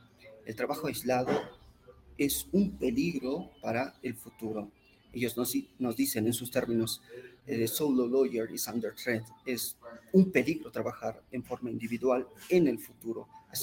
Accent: Bolivia; Pensemos simplemente nosotros como bolivianos en la actual crisis sistemática del sistema judicial, ¿no?

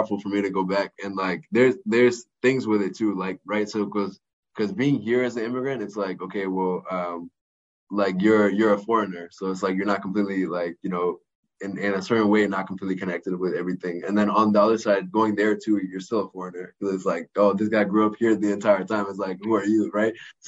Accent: Massachusetts, United States; also born or lived in India; But I grew up in Massachusetts mainly. Went to India a lot when I was younger.

